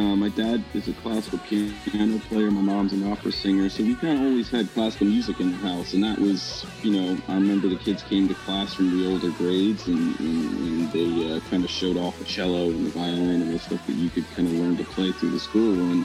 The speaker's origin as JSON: {"language": "English", "town": "Blue Bell", "region": "Pennsylvania", "country": "United States", "said": "I'm originally from the Philadelphia suburbs, a town called Blue Bell."}